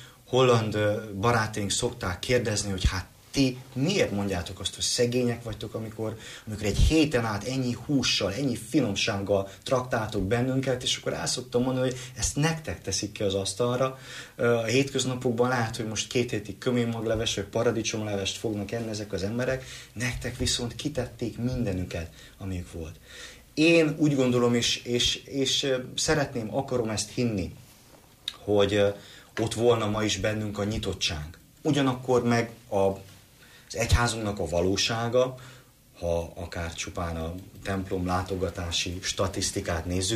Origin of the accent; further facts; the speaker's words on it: Târgu Mureș, Mureș County, Romania; Itt nőttem fel Marosvásárhelyen, Tömbháznegyedben, ahol akkoriban épült a templom